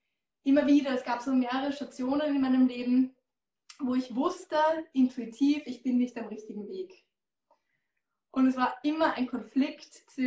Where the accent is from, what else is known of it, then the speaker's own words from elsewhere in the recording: Austria; Ich komme aus Österreich, wie man hört.